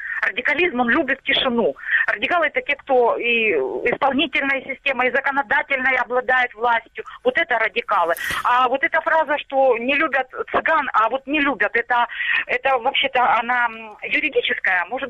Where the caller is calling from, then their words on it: Starobilsk, Luhansk Oblast, Ukraine; Старобельск.